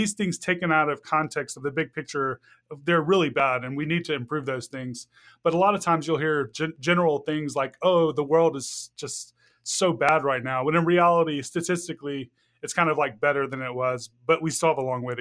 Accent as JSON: {"language": "English", "region": "Mississippi", "country": "United States", "tie": "born or raised there", "said": "growing up in Mississippi and being part of like an Arab family."}